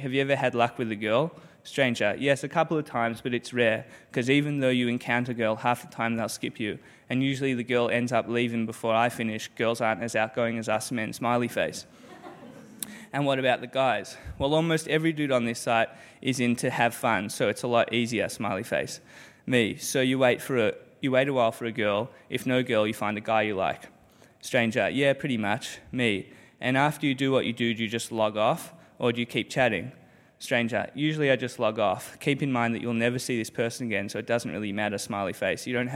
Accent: Australia; now in New York, United States; Where are you from? Me. Australia, but I'm in New York.

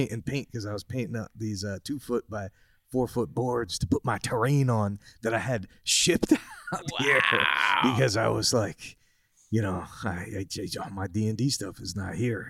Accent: New Jersey, United States; also born or lived in Trenton; I grew up in New Jersey, close to, I was born in Trenton, and then we moved out to like a suburb of Trenton.

